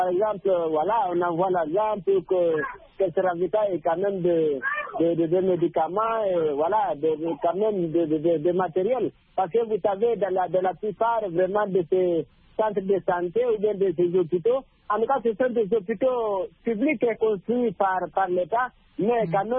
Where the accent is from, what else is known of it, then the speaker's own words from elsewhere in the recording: Guinea; la Guinée, mon pays d'origine.